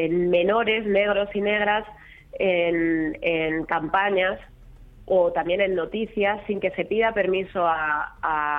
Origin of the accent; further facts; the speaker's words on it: Community of Madrid, Spain; accent: castizo; donde sí que es más común que me pregunten de dónde soy, pese a que tengo un acento bastante castizo